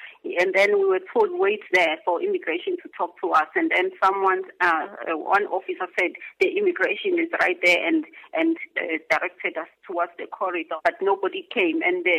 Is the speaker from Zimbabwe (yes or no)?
yes; Zimbabwe; I'm a victim of torture, and I come from Zimbabwe.